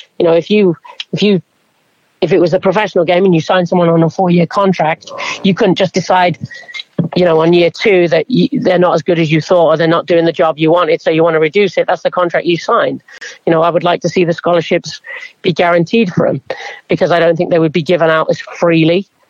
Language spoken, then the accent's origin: English; England, United Kingdom; now in United States; I know for me growing up in England